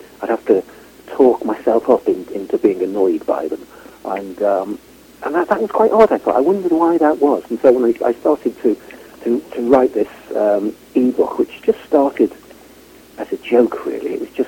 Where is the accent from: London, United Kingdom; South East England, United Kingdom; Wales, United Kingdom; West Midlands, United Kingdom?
Wales, United Kingdom; born or raised there; also born or lived in Midlands, England